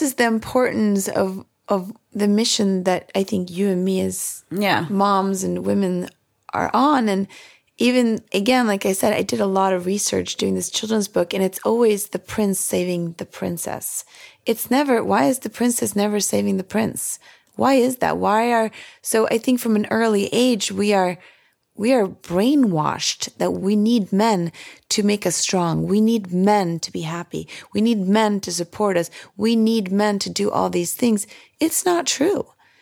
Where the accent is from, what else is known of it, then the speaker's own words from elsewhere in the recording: Sweden; My childhood growing up in Sweden made me feel safe.